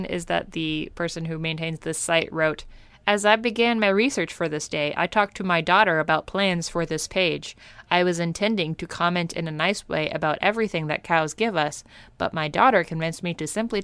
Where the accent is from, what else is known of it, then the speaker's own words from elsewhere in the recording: Kentucky, United States; Spumoni is amazing ice cream that I grew up in Kentucky. We didn't have a lot of like fancy restaurants